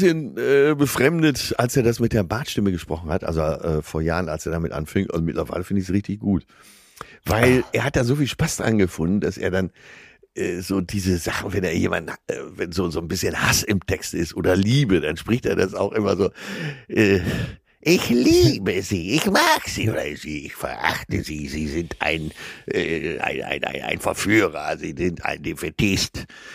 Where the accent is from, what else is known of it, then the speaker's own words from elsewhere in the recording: Hamburg, Germany; als Hamburger